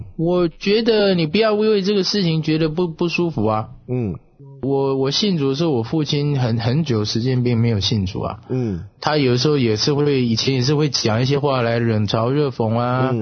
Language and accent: Chinese; Taiwan; 特别我从台湾来的，很多这个台湾的老一辈的人